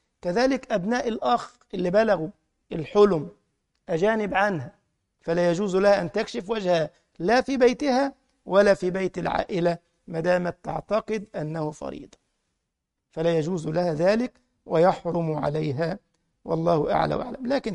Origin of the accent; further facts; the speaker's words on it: Egypt; يعني مثلا كان عندنا في مصر في أزمة كورونا